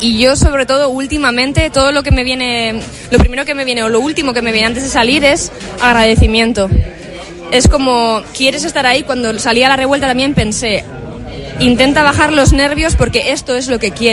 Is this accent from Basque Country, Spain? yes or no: yes; Basque Country, Spain; es que yo soy de Trabacúa, entonces toda la vida yo he vivido en las faldas del Monte Oís